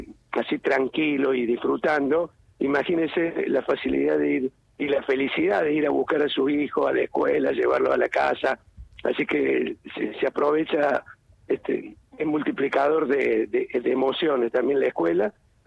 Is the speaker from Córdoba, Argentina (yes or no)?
yes; Córdoba, Argentina; Mire, soy cordobés, por supuesto.